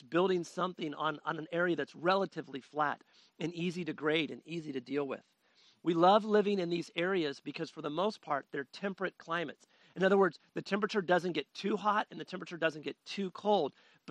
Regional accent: Sacramento, California, United States; When I was a kid growing up in Sacramento, California, I lived in the San Joaquin Valley.

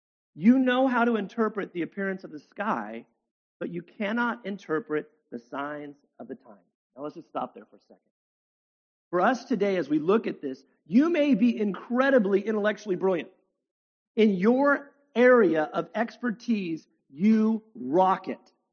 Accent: United States; I'm in control. I'm an American. I'm prideful.

